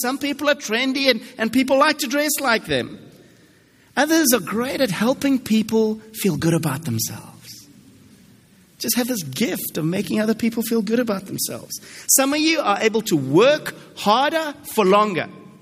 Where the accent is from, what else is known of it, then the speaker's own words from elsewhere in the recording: South Africa; it's interesting as a South African